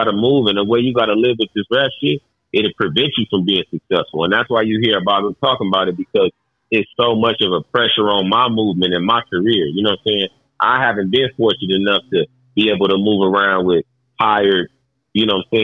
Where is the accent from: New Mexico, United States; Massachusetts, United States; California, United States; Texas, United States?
California, United States; San Diego; I'm from San Diego. I'm from 2 hours away from where he was at.